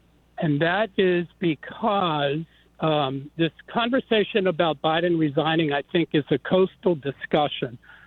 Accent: Pittsburgh, Pennsylvania, United States; the city of Pittsburgh, my hometown where the assassination attempt happened

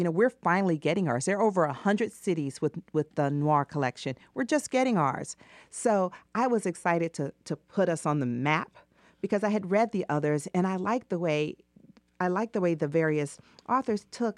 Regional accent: Atlanta, Georgia, United States; I tell people I'm from Atlanta, and they have all these, like, they think they know what type of shoes I wear.

